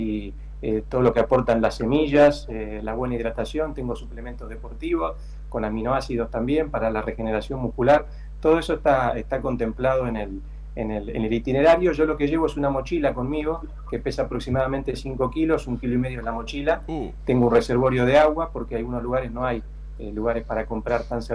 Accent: Montevideo, Uruguay; now in Argentina; yo mi corazón lo tengo en Uruguay, yo soy de Montevideo, y eso no se pierde nunca, por más que esté viviendo en Argentina.

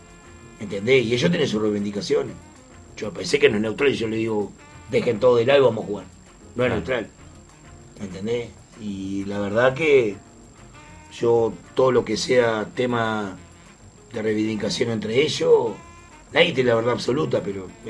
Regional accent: Montevideo, Uruguay; Yo me crié toda la vida en el Cerrito.

